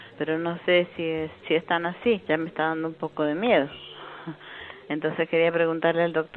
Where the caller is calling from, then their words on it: Mendoza, Argentina; yo hablo de Mendoza.